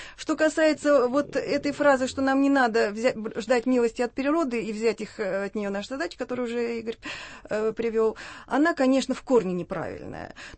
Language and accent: Russian; Buryatia, Russia; я, например, родом из Бурятии. Я там выросла